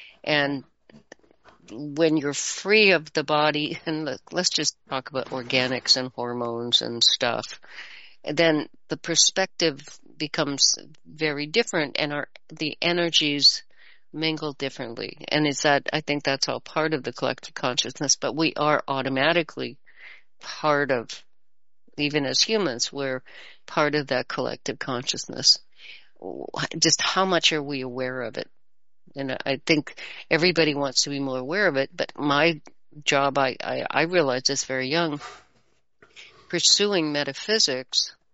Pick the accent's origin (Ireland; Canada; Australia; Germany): Canada; I'm Canadian.